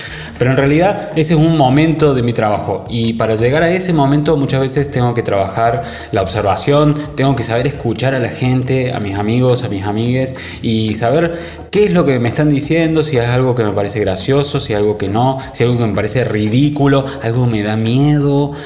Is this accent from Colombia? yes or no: no; Córdoba, Argentina; soy comediante y soy de Córdoba Capital.